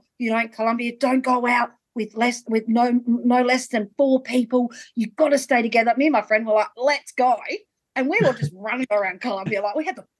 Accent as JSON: {"language": "English", "country": "Australia", "said": "because I'm Australian"}